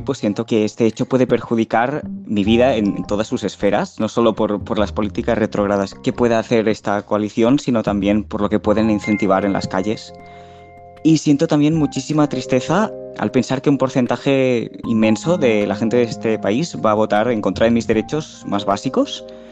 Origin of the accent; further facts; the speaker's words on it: Barcelona, Catalonia, Spain; de Barcelona.